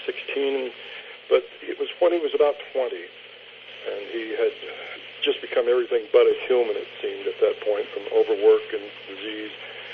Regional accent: Kansas, United States; I'm from Kansas. I was born in Kansas.

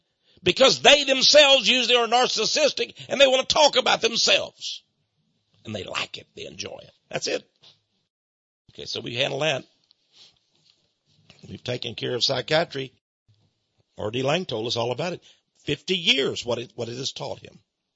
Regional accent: Texas, United States; accent: Texas; But really, excuse my Texas accent, they ain't got nothing.

